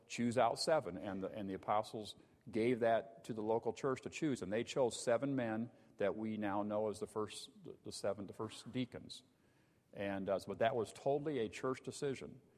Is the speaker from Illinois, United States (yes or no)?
yes; Illinois, United States; And when I grew up in Illinois, we had a fellowship of Baptist churches in central Illinois.